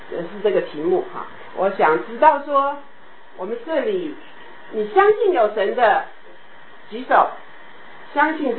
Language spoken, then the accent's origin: Chinese; Taiwan; 尤其我是台湾来的哈，那在各个地方都有，各种神都有。对，台湾是所有连石头都拜了